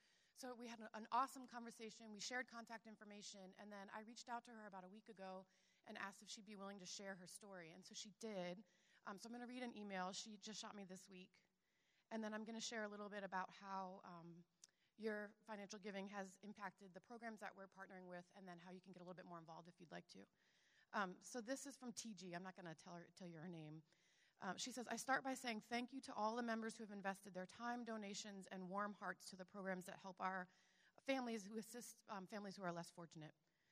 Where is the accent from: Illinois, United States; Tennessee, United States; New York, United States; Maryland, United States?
Maryland, United States; Burtonsville; So I grew up here in Burtonsville, and even though this is a very transient area